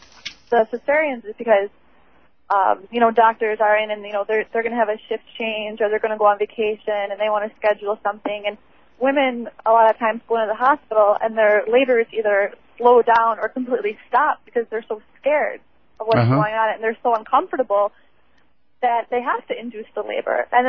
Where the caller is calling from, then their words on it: Ferndale, Michigan, United States; I'm calling from Ferndale.